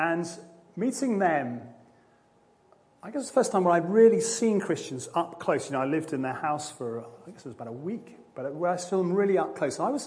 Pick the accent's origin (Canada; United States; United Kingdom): United Kingdom; England; I hate that thing where I'm completely English, don't understand any other language